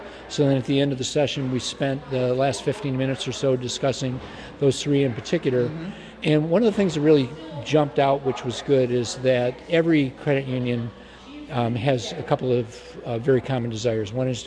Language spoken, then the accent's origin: English; Detroit, Michigan, United States; So I'm from Detroit, also known as the Motor City.